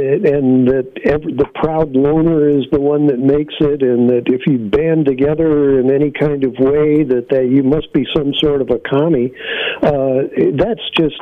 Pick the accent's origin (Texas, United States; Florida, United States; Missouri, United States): Missouri, United States; I'm originally from Missouri. The usury laws out there were at 7%.